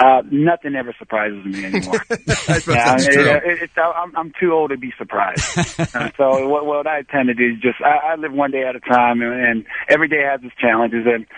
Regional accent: San Diego, California, United States; That would have been the only team besides, obviously my hometown, San Diego.

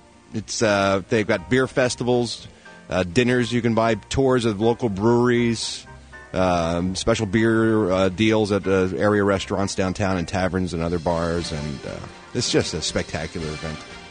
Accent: Philadelphia, Pennsylvania, United States; you may know I'm originally from Philadelphia.

